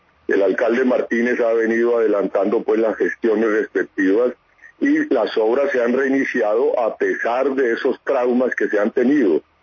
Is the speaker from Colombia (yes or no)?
yes; Magdalena, Colombia; valdría la pena que viniera a la ciudad de Santa Marta o de Ciénaga, de donde yo soy nativo